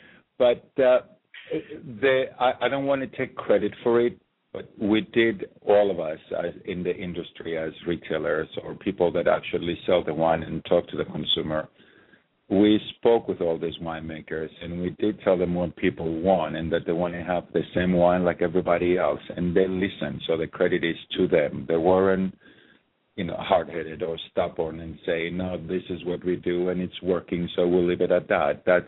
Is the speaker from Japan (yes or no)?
no; Cyprus; I'm from Cyprus, so Cyprus is not that far from Israel.